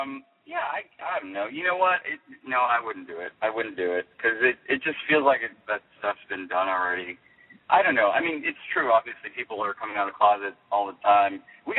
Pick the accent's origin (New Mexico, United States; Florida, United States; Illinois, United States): Illinois, United States; Chicago; No. I grew up in Chicago.